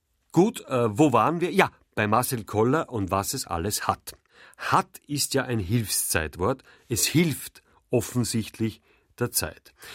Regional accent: Vienna, Austria; Die meisten glauben ja noch, die Gesetze werden bei uns in Wien gemacht.

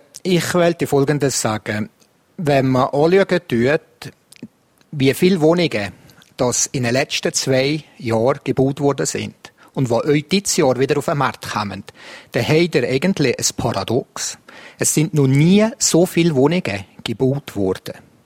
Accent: Valais, Switzerland; Mit anderen Worten, ich bin im Wallis aufgewachsen.

